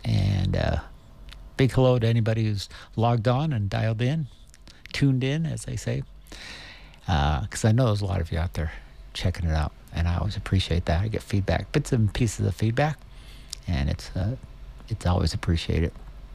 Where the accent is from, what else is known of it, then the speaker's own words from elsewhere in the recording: California, United States; You know, I grew up in the Bay Area.